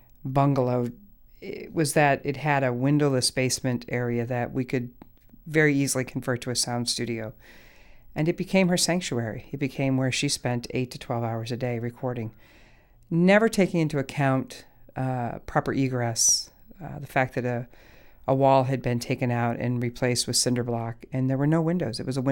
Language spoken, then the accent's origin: English; the South, United States; But I grew up in the South where we had flash floods and raining and torrential downpours.